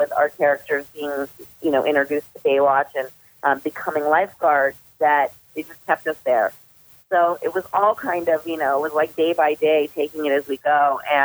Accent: Huntington Beach, California, United States; I grew up in Huntington Beach, so I was always been a beach girl.

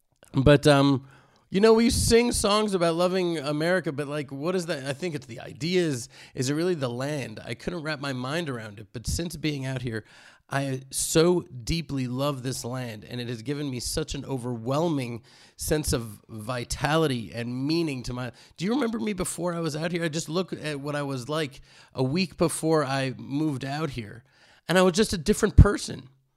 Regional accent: Houston, Texas, United States; Like, I'm from Houston, Texas. I'm not in love with Houston, Texas.

